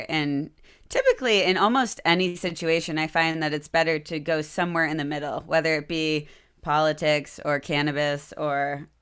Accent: Maine, United States; When I was young, growing up in Maine, I would grab plants and fungi and extract them

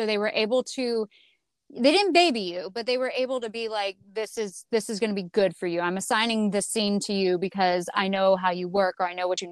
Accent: Atlanta, Georgia, United States; I grew up in Atlanta, so Western was an out-of-state school for me at the time, and maybe still.

